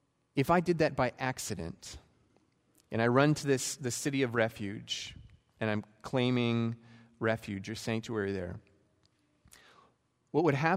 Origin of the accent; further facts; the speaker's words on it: Alberta, Canada; I'm from Alberta. I really believe that it's not a sin to kill an animal.